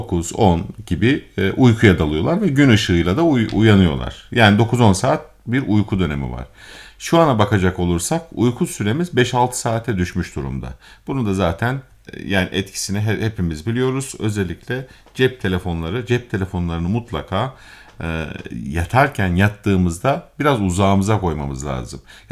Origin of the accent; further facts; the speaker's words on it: Mediterranean Region, Turkey; Memleketimiz Akdeniz ve gerçekten balıktır, yeşilliktir, hafif kırmızı ettir, tam tahıllardır.